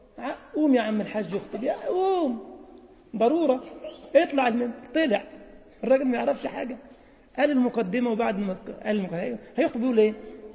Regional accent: Egypt; عارفين كلمة دغري دي عندنا في مصر؟

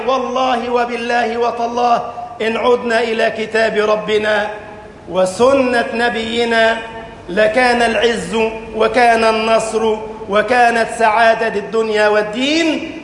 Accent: Egypt; اللهم اجعل بلدنا مصر أمنا أمانا، سخاء رخاء، وسائر بلاد المسلمين

